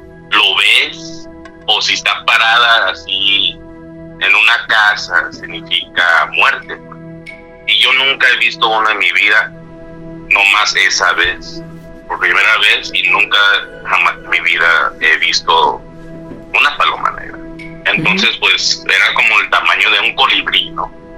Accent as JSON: {"language": "Spanish", "region": "California", "country": "United States", "lives_now": "Phoenix, United States", "said": "Bueno, yo soy de Phoenix, bueno, soy originario de California, pero ya vivo en Phoenix, Arizona."}